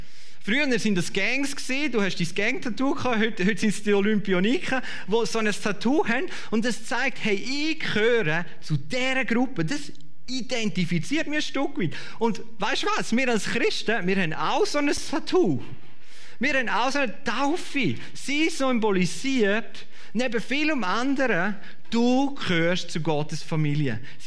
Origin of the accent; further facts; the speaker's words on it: Grabserberg, St. Gallen, Switzerland; Ich weiss nicht, im Grabserberg, wo ich aufgewachsen bin, dort hat man immer gefragt, wem gehörst du?